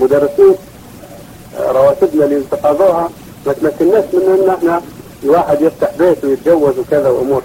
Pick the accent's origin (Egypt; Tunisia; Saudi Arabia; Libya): Libya; ومشروع الجواز عندنا أنا كان نسيت من ليبيا يا شيخ